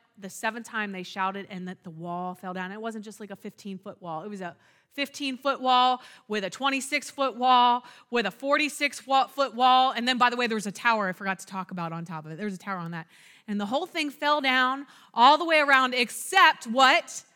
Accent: United States; we Americans, I'm an American. I'm proud to be American.

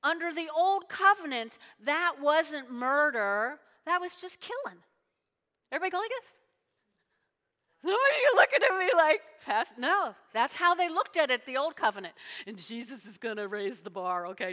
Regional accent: Ireland; So I'm not Italian, I'm Irish, and we get angry.

